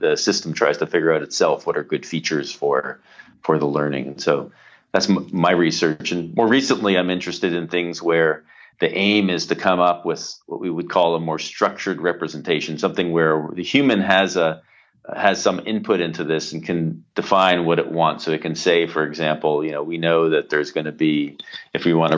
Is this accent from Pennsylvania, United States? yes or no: yes; Pittsburgh, Pennsylvania, United States; I was growing up in Pittsburgh and had a summer job at Carnegie Mellon